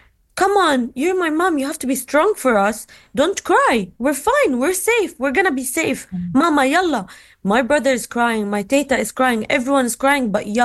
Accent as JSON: {"language": "English", "town": "Gaza", "region": "Gaza Strip", "country": "Palestine", "tie": "born or raised there", "said": "It all started in 2014 because I grew up in Gaza, as you know, and 2008 was the first assault on Gaza"}